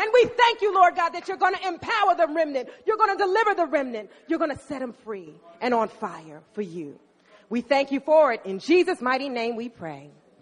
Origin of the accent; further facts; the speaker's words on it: Philadelphia, Pennsylvania, United States; And I'm from Philadelphia, so it's Philadelphia in the house.